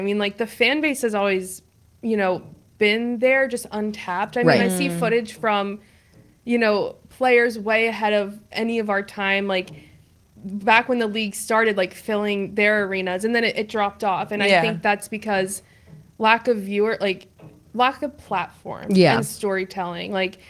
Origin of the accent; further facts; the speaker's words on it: Wichita, Kansas, United States; I'm from New York originally, and then moved to Wichita, Kansas when I was a baby.